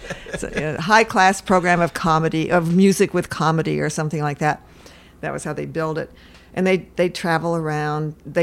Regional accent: California, United States; also born or lived in Seattle, Washington; And grew up kind of in the Bay Area, south of Oakland. It was country back then.

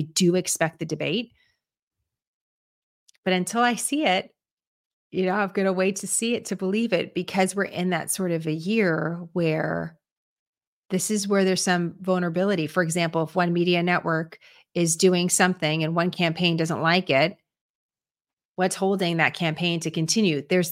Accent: San Francisco, California, United States; I'm smiling because I'm from San Francisco.

